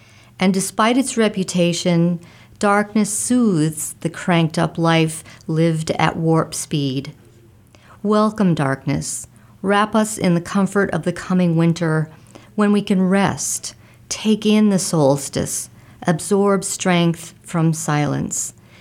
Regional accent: New England, United States; And I'm from New England, so New England seemed to fit.

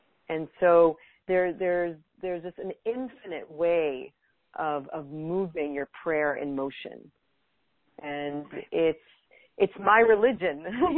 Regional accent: Los Angeles, California, United States; moved away; also born or lived in Jerusalem, Israel; so I was born in Israel, in Jerusalem, and then my parents got divorced when I was one, and then when I was seven, my mom and I went to Los Angeles because she wanted to become a psychotherapist. And so from the age of 7 to 12, I was in Venice Beach.

